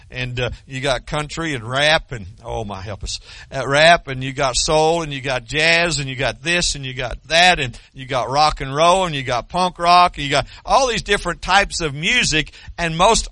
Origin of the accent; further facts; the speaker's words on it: Shawnee, Oklahoma, United States; I wasn't from Muskogee, so I didn't know. I was from Shawnee.